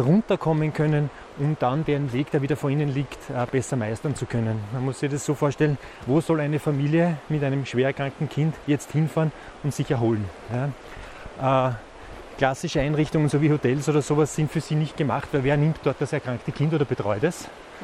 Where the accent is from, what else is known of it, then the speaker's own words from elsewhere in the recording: Lower Austria, Austria; born there; ich bin gebürtiger Niederösterreicher und mir hat es knapp 25 Jahre ist es jetzt her, hat sie mich ursprünglich beruflich nach Tirol verschlagen.